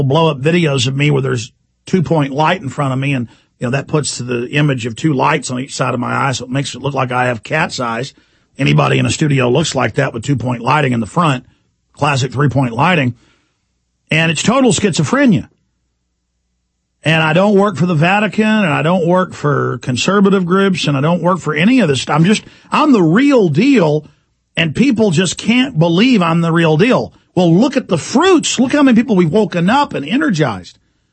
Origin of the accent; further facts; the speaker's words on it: Dallas, Texas, United States; born there; I'm 35 years old and I was born in Parkland Hospital in Dallas, Texas